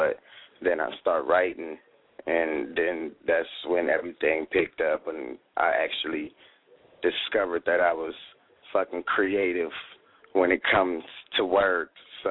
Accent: Hawthorne, California, United States; Man, I'm from Hawthorne, California. From the West

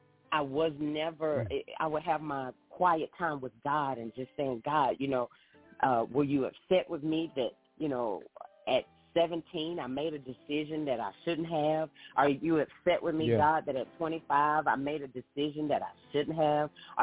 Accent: Augusta, Georgia, United States; I'm from Augusta, Georgia. That's my hometown. Born and raised, I went to church in Columbia County, which was probably about 15 minutes outside of Augusta.

